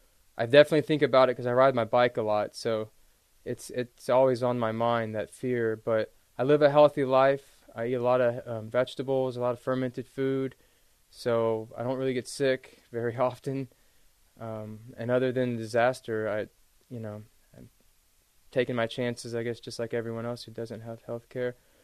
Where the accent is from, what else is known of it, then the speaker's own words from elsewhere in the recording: Moss Bluff, Louisiana, United States; now in Austin, United States; I grew up in a town called Moss Bluff, Louisiana. It's a pretty small town right outside of the city, Lake Charles, Louisiana. It was very, very rural.